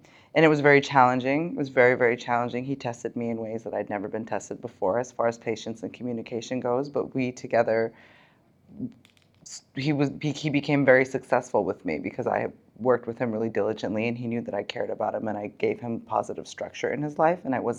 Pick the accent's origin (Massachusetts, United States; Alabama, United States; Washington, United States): Washington, United States; Spokane; born there; I was born in Spokane, Washington. I was first generation Iranian, born to Iranian parents.